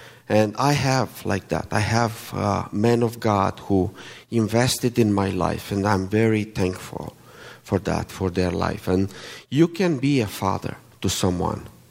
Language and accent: English; Romania; I'm from Romania. So if you wonder why I have an accent, it's not an Alabama accent, okay?